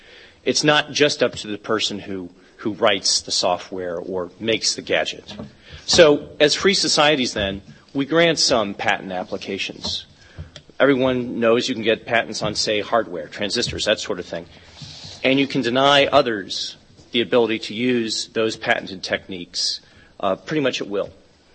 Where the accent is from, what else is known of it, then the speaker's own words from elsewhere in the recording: United States; Well, let me tell you, as an American, this is a very strange idea to me.